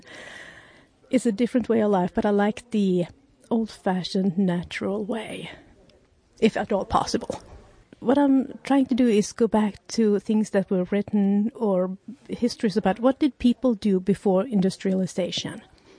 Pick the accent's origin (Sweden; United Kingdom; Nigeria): Sweden; English is a second language; now in United States; I'm from Sweden. And yeah, then moved to the U.S. and I met my husband